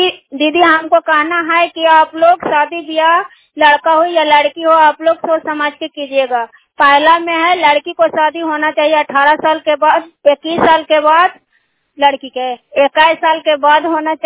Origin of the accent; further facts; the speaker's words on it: Hilsa, Bihar, India; मैं कुर्मिया विभाग के रहने वाली हूँ, प्रखंड हिलसा है, जिला ललंदा है।